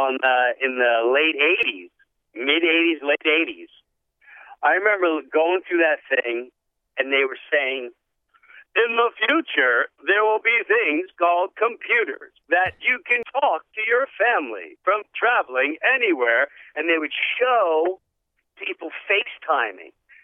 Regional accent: Long Island, New York, United States; I grew up in Long Island.

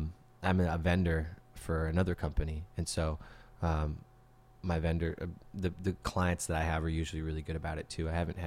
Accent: Bellingham, Washington, United States; I'm from Bellingham.

